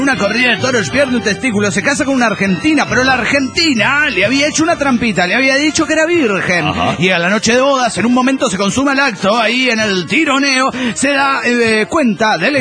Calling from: San Salvador, El Salvador; de San Salvador, El Salvador.

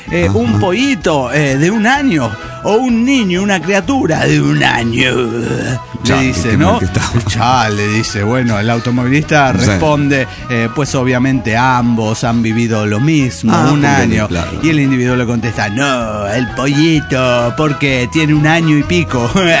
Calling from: Mendoza, Argentina; de Mendoza, Argentina.

